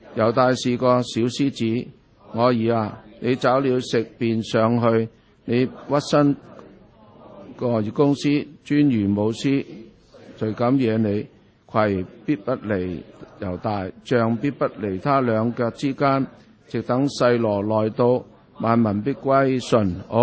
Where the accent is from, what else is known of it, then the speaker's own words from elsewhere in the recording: China; 咁我哋中国人呢都有呢个习惯